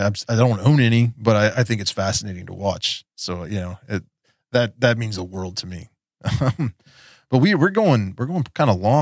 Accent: West Virginia, United States; I was a punk rock kid growing up in West Virginia

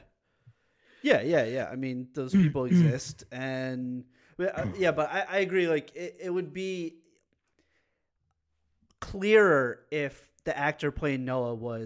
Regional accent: Los Angeles, California, United States; He's like West. I'm from West LA.

